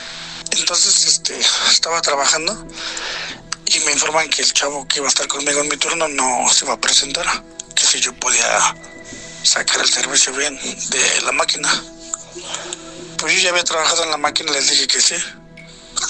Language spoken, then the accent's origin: Spanish; Iztapalapa, Mexico City, Mexico; Soy de aquí de Iztapalapa